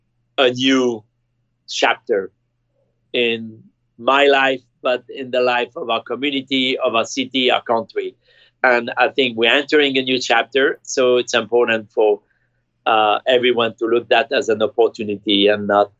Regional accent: New York, United States; as a New Yorker and as an American

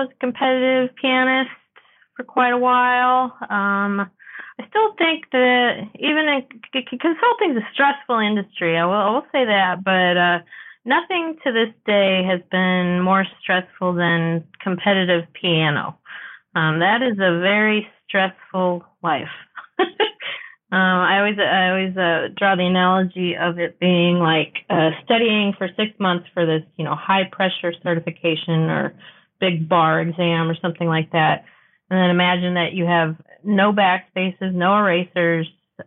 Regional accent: St. Louis, Missouri, United States; I hail from the United States. I'm out of St. Louis, Missouri. It's right smack in the middle of the country.

